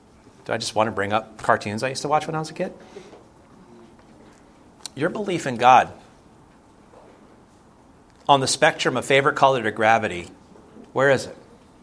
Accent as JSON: {"language": "English", "region": "Florida", "country": "United States", "tie": "born or raised there", "said": "I grew up in Florida. I lived there for a long time."}